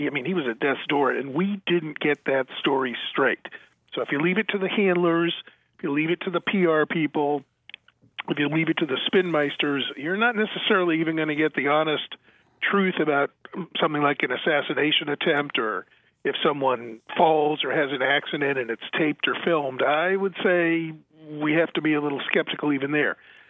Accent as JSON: {"language": "English", "town": "Boston", "region": "Massachusetts", "country": "United States", "tie": "born or raised there", "said": "let me add, as a Bostonian native, I my family's all still there"}